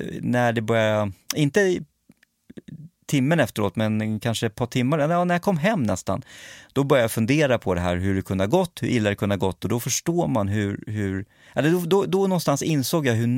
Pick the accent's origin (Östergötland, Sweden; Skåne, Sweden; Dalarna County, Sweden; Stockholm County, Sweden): Stockholm County, Sweden; Stockholm; Jag var från Stockholm och hade ingen aning om hur man befinner sig ute i skogen